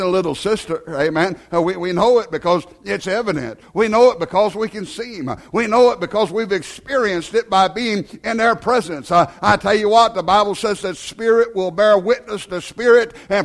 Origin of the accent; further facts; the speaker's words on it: United States; Being American is a great thing. But the only thing I can brag about is that Jesus allowed me to be an American.